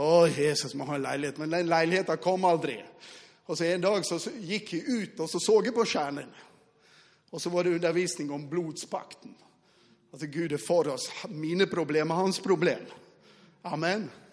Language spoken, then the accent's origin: Swedish; Western Norway, Norway; jag kommer från Västland, så nynorsk bibel är ju grundtexter, det vet jag här.